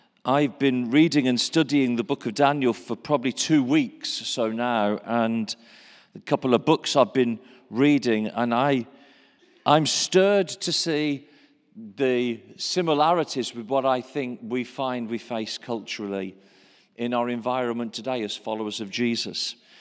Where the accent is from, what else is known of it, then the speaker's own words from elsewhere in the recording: Birmingham, West Midlands, United Kingdom; I'm from Birmingham. I live in the Midlands, and so it feels like I'm on holiday just overnight.